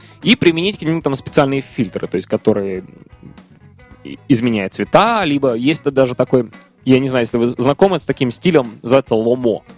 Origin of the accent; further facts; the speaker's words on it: Saint Petersburg, Russia; Друзья, кто не знает, я вообще из Санкт-Петербурга, поэтому мне положено это знать.